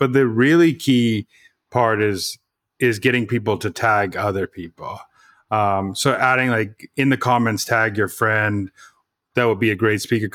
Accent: San Diego, California, United States; When I grew up in San Diego, so there used to be like this park.

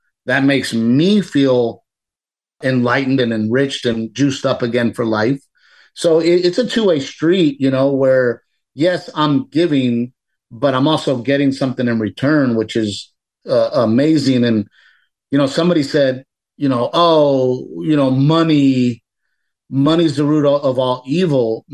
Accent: Portland, Texas, United States; I'm from Gregory, Portland, Texas, a little boy with a dream to be a stand-up comedian

